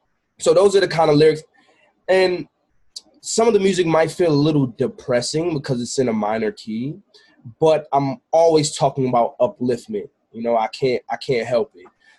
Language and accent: English; Queens, New York, United States; I'm originally from Queens, New York. My mom's from Kingston, Jamaica.